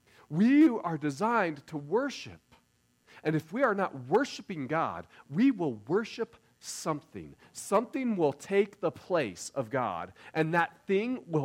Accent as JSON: {"language": "English", "town": "Denver", "region": "Colorado", "country": "United States", "tie": "born or raised there", "said": "And in fact, growing up in Denver, it was really easy to do the same thing."}